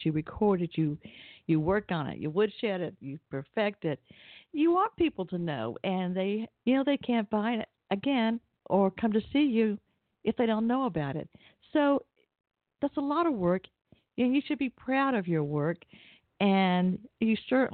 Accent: Atlanta, Georgia, United States; I grew up in Atlanta

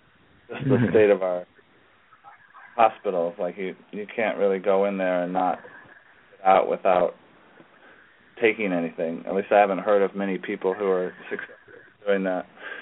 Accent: Eugene, Oregon, United States; Yeah, Eugene, Oregon, where I grew up.

